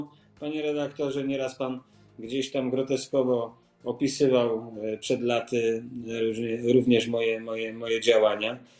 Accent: Kraków, Lesser Poland, Poland; Ja kocham Nową Hutę, jestem pochodzę z niej, więc trudno z swojej tożsamości rezygnować.

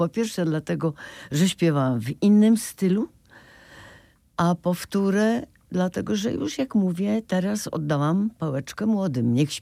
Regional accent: Kuyavian-Pomeranian Voivodeship, Poland; Ja się urodziłam na Pomorzu, to znaczy w Kujawsko-Pomorskim, ale to były za moich czasów tereny okupowane przez Niemców.

